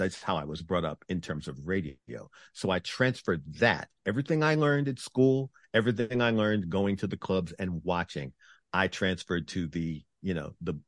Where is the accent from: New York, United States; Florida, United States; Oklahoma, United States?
New York, United States; also born or lived in New Jersey; Growing up in New York and then parts of New Jersey, dance clubs, especially if you're in a black crowd